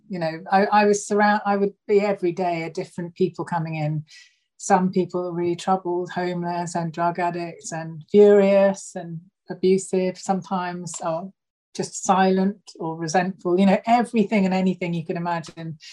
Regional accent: Brighton, South East England, United Kingdom; born there; also born or lived in London; And then we moved back to Brighton, where I was born from London.

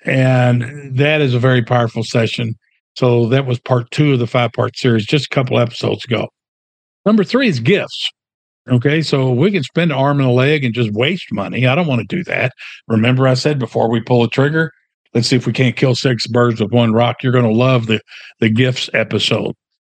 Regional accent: Louisville, Kentucky, United States; And so I grew up in over by Churchill Downs, blue-collar neighborhood in my hometown of Louisville, Kentucky.

